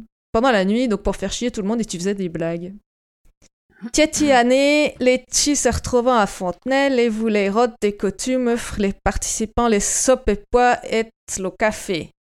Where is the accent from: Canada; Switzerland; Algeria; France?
Switzerland; Jura; alors mon patois d'origine, c'est Lajoie en Suisse. C'est une toute petite région.